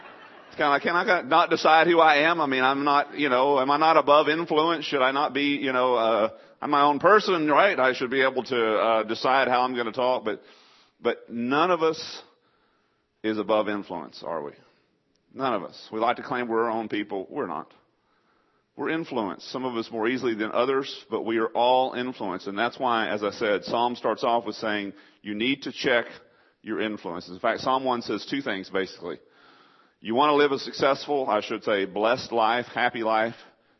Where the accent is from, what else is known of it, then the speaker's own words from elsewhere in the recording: Texas, United States; now in Brownsville, United States; Well, I'm not from here either. I'm from another part of Texas, southeast Texas.